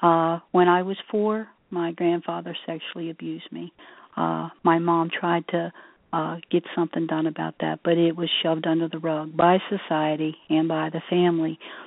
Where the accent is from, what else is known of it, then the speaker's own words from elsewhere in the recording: West Virginia, United States; now in Pennsylvania, United States; And I was raised in the hills of West Virginia. And I love my home state. I've lived in Pennsylvania for the last 35 years, and I love Pennsylvania, too.